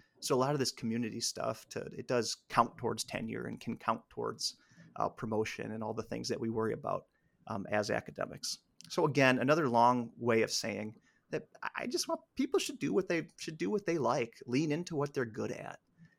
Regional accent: Illinois, United States; My wife's from Wisconsin. My kids love it here. I've really learned to love it here. I'm from Illinois originally, Josie. Keep that in mind.

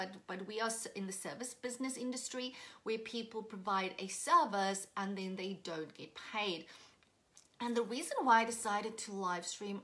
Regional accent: Port Elizabeth, Eastern Cape, South Africa; now in Brisbane, Australia; It is reminding me just a tad bit of my hometown of Port Elizabeth, where I come from

